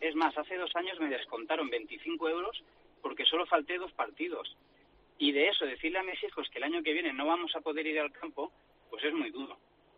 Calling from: Moncada, Valencian Community, Spain; de Moncada.

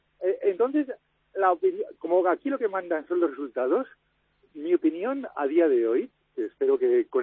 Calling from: Barcelona, Catalonia, Spain; llamo de Gracia.

